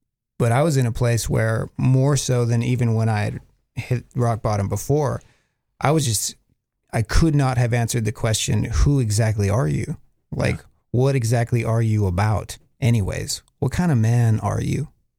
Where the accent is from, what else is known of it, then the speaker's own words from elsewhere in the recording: Wyoming, United States; I mean, I grew up in Wyoming